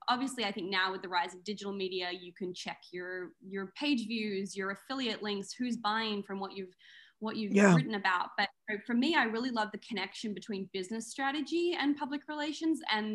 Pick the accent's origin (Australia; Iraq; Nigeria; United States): Australia; Melbourne, Victoria; I'm from Melbourne